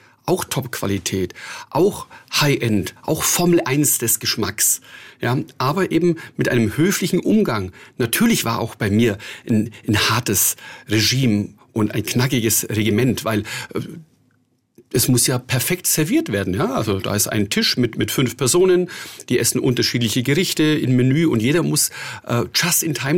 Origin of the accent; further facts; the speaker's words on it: Hohenschwangau, Bavaria, Germany; in meiner Heimatstadt oder Heimatdorf in Hohenschwangau unterhalb der Königsschlösser